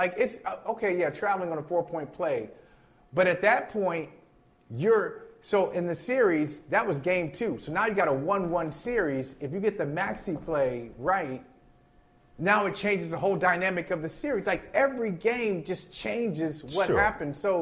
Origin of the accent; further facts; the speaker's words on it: Midwest, United States; I was raised in the Midwest, but I'm glad that I've lived on the East Coast for many years